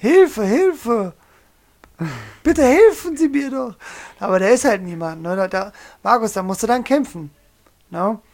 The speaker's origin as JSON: {"language": "German", "region": "North Rhine-Westphalia", "country": "Germany", "said": "Also ich komme ja hier aus Nordrhein-Westfalen, Oberbergischer Kreis für alle Ortskundigen."}